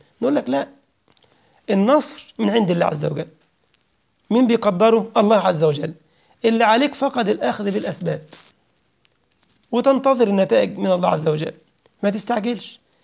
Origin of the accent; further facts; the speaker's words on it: Egypt; ربنا ضرب عليهم التيه في شبه جزيرة سيناء عندنا في مصر لمدة 40 سنة